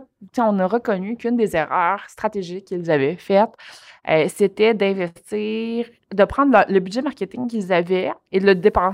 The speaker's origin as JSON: {"language": "French", "town": "Longueuil", "region": "Quebec", "country": "Canada", "tie": "born or raised there", "said": "j'avais 12 ans, okay, puis je passais le Courrier du Sud, le Journal de Montréal, puis la presse quand j'étais jeune à Longueuil"}